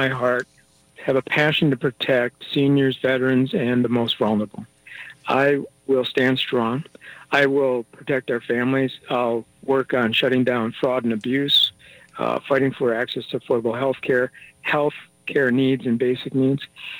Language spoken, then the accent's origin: English; Chaska, Minnesota, United States; Now, I grew up in Chaska, Minnesota, which at the time was rural, right in the cornfields.